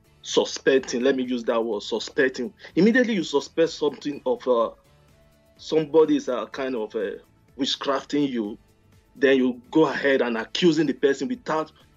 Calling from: New Jersey, United States; I'm calling from New Jersey.

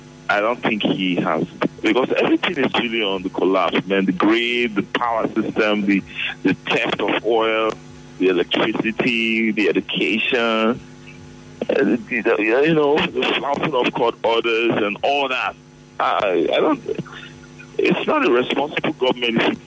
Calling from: Owerri, Imo, Nigeria; I'm calling from Owerri.

